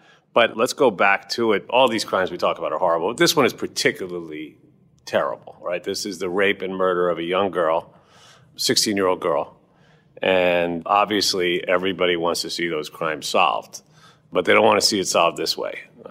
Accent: New York, United States; Which makes it personal to me as a New Yorker, a lifelong New Yorker.

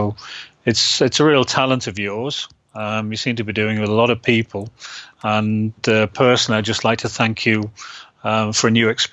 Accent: England, United Kingdom; now in Germany; I'm an Englishman, right?

